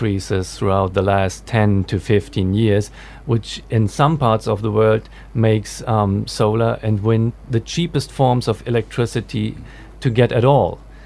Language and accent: English; Germany; I'm from Germany.